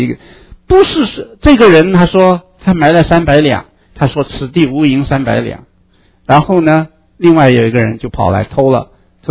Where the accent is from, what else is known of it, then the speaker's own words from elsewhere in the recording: China; 我们中国人理财之道呢是省，西方的理财之道呢是赚，投资。